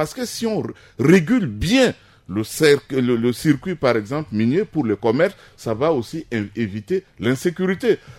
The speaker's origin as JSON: {"language": "French", "country": "Central African Republic", "said": "Et quand tu fais des affaires en tant que centrafricain, c'est difficile."}